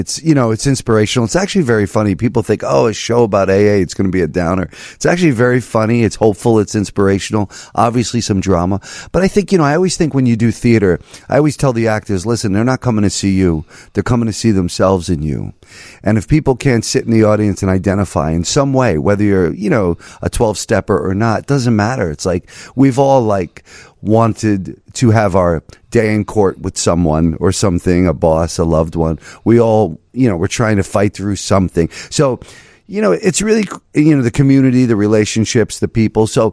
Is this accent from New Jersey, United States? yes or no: yes; New Jersey, United States; So I was a wild teenager, to say the least, growing up in New Jersey.